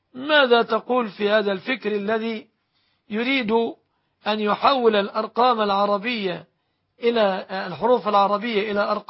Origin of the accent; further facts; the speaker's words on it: Egypt; بلادنا مصر